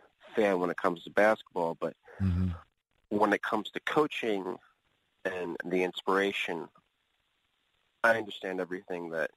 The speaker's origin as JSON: {"language": "English", "town": "Philadelphia", "region": "Pennsylvania", "country": "United States", "also_born_or_lived": "Bay Area", "lives_now": "Columbus, United States", "said": "I'm from the Philadelphia area, so like growing up, getting someone of that attitude that I didn't realize. I moved to the Bay Area for 10 years. I'm now in, unfortunately, Columbus, Ohio."}